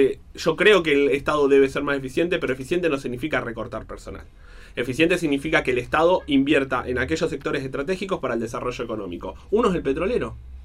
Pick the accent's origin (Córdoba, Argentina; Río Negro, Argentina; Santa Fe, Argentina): Río Negro, Argentina; El Bolsón; born there; como nací en el Bolsón, soy de River.